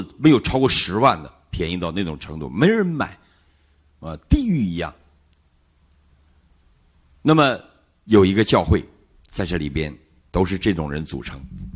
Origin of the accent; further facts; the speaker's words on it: China; 我们这些中国大陆的漂泊到海外的中国人